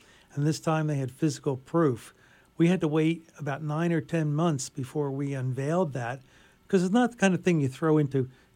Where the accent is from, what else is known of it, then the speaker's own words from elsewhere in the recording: Philadelphia, Pennsylvania, United States; I am. My accent probably will come out at some point. But I tell people that we are somewhat educated in Philadelphia, and we just slip now and then.